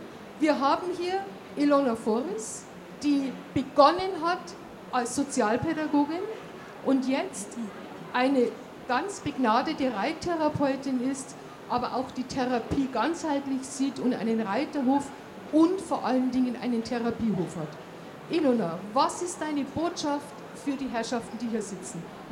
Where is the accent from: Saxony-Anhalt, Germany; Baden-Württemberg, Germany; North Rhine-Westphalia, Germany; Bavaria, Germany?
Bavaria, Germany; und ich bin ja eine Bayerin, wir sagen, wenn es dich vom Stangerl haut.